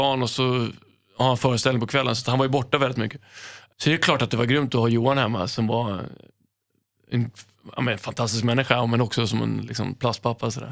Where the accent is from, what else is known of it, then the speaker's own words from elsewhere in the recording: Stockholm, Stockholm County, Sweden; som jag är uppväxt på Söder, så är ju allt inom 3 kvarter, hela släkten